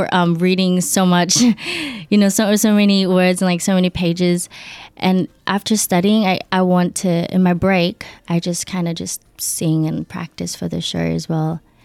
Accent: Philippines; Possibly, maybe in the Philippines as well, because, you know, it's my hometown and I was born there.

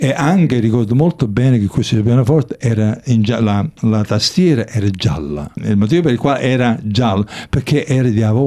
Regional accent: Naples, Campania, Italy; Abitavo, sì, dove sono nato. Sono nato a Napoli, quindi via Poggioreale era il luogo, cioè l'indirizzo, la casa dove...

